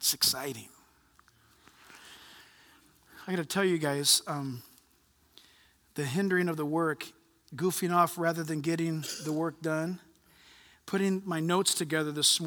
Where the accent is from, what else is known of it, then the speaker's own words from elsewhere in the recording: United States; I'm not a woman. I am concerned, but I'm not a woman. And I am an American.